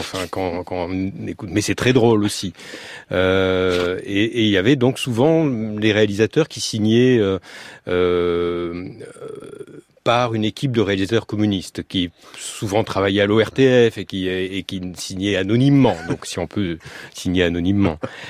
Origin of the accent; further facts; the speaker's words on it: Carcassonne, Occitanie, France; born there; Je suis né à Carcassonne.